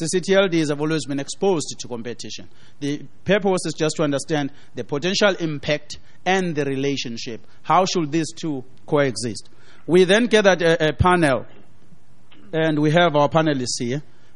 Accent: South Africa; and I'm from South Africa

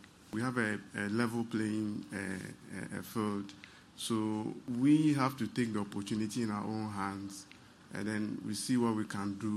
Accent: Ghana; I'm from Ghana.

